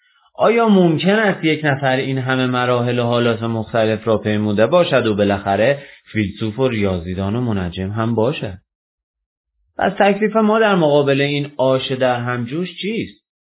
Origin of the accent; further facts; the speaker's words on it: Iran; زمانی بود که فکر می‌کردم ما چون ایرانی هستیم نوشته‌های ما معمولی و ایرانی است.